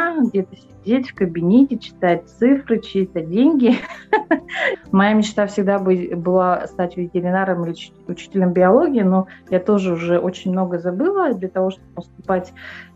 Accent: Pokrovsk, Sakha Republic, Russia; Я родилась в Покровске. У меня родители, так получилось, что и все родственники учителя. Я учитель в третьем поколении. Закончила я тоже школу в Покровске.

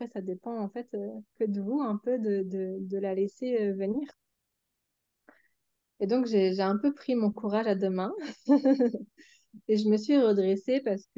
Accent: Normandy, France; Oui, alors moi, je suis normande

